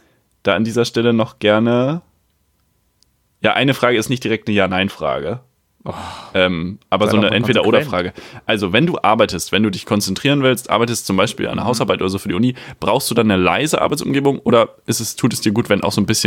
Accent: Switzerland; ich komme aus der Schweiz.

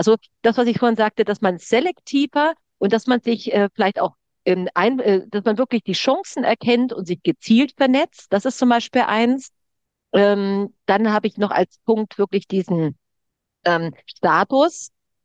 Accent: East Germany, Germany; ich komme aus der DDR, meine Eltern waren immer gleich beruflich, waren gleich erfahren.

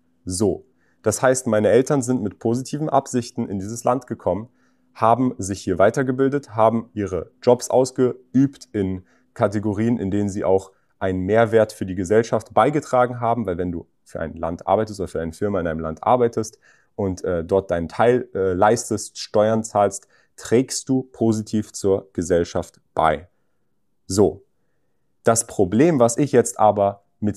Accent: Berlin, Germany; born there; Dort haben sie sich kennengelernt, dann geheiratet und ich bin in Berlin geboren.

